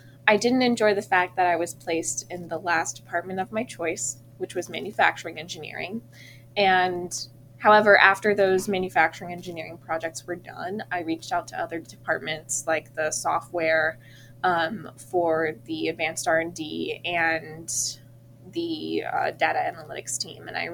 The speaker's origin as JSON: {"language": "English", "town": "Greenville", "region": "North Carolina", "country": "United States", "tie": "born or raised there", "said": "what I thought of at first was like kind of my hometown area, because it's Greenville, North Carolina, and Eastern North Carolina has a lot of like cotton and soybean farming."}